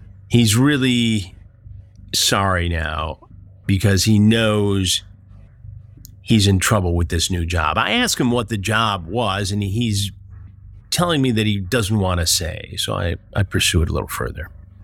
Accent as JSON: {"language": "English", "town": "Detroit", "region": "Michigan", "country": "United States", "tie": "born or raised there", "said": "And I'm a Tigers fan, as you may know, growing up in the Detroit area."}